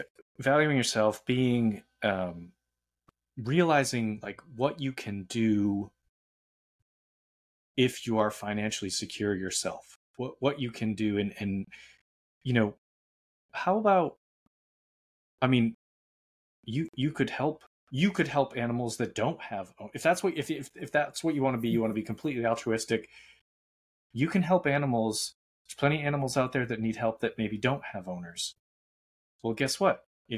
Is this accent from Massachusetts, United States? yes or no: yes; Boston, Massachusetts, United States; I'm from Boston